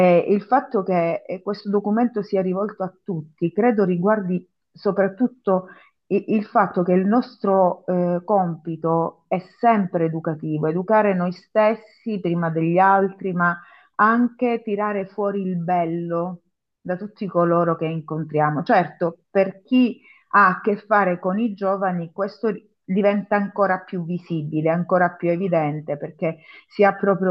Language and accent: Italian; Leonforte, Sicily, Italy; E il paese in cui si trovava era il mio paese d'origine, era Leonforte.